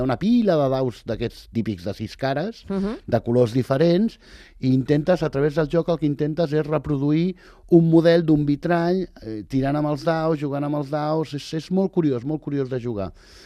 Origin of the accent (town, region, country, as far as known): Catalonia, Spain